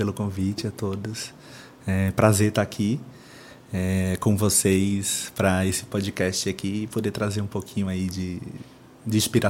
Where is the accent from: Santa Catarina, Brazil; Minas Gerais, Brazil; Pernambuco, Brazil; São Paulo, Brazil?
Pernambuco, Brazil; eu sou pernambucano, arretado, tenho 32 anos, sou filho de um médico e de uma enfermeira aposentada